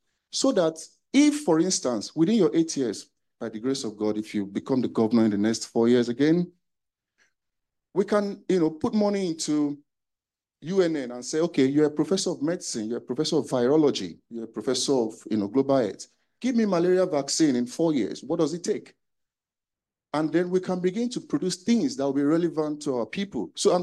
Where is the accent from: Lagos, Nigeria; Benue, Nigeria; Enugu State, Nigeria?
Enugu State, Nigeria; I'm from Enugu State, Enugu North precisely.